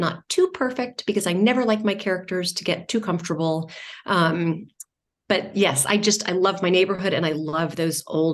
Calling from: New York City, New York, United States; I am in from New York City at the moment.

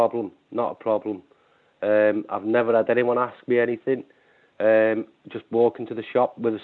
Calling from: Ruthin, Wales, United Kingdom; I'm calling from Ruthin in North Wales.

